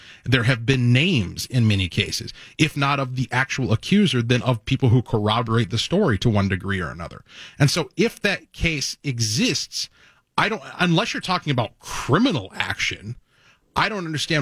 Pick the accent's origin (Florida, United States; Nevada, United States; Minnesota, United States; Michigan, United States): Minnesota, United States; we know who he is because we're from Minnesota